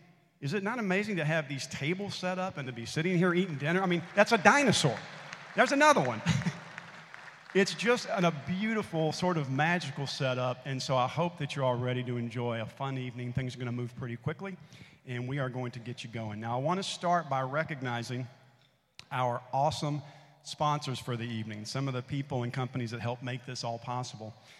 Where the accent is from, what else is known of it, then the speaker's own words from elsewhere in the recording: Memphis, Tennessee, United States; from my hometown of Memphis is Memphis Tourism